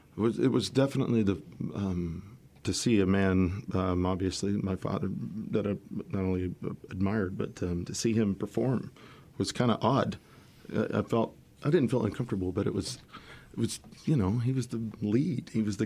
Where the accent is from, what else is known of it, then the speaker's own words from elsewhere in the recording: San Antonio, Texas, United States; born there; And nobody knows where I'm from either. I was born in San Antonio, though.